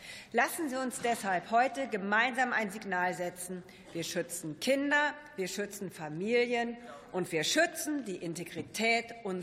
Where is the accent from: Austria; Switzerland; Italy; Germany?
Germany; Lower Saxony; Ich finde es ja immer schön, wenn mein Heimatland Spitzenreiter ist